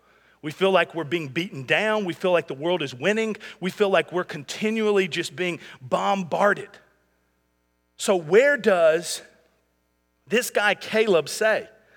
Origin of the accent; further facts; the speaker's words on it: United States; Primarily, because I'm an American, I like to root for the American team.